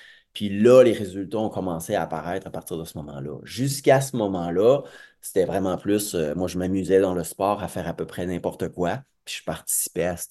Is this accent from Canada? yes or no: yes; Mashteuiatsh, Quebec, Canada; Moi, j'ai grandi à Machetewiat, j'ai passé toute ma jeunesse là